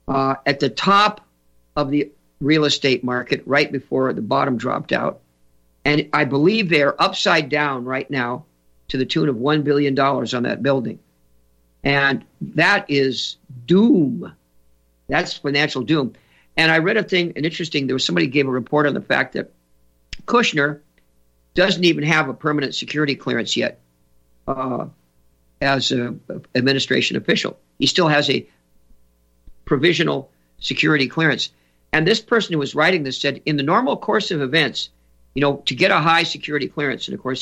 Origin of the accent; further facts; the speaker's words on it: New York City, New York, United States; born there; I was born on Fifth Avenue. Oh, my goodness. At Flower Fifth Avenue Hospital.